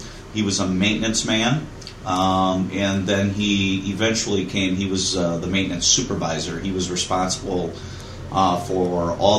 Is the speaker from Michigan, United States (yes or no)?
yes; Escanaba, Michigan, United States; I was born in Escanaba, Michigan.